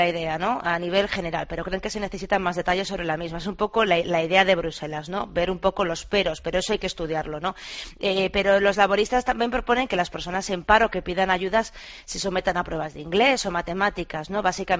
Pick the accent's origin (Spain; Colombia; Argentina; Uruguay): Spain; los que somos españoles los vemos